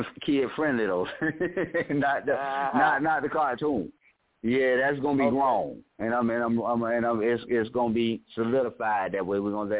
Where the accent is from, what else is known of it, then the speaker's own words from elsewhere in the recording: Riviera Beach, Florida, United States; Yeah, I'm from Palm Beach, man, from Revere Beach, Florida, man. Born and raised. That's where I'm from.